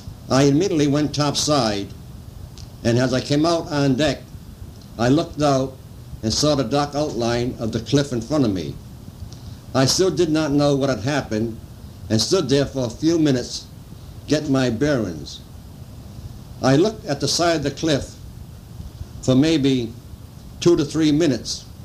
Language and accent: English; Cumberland, Rhode Island, United States; born there; I was born on April 4th, 1912, in Cumberland, Rhode Island.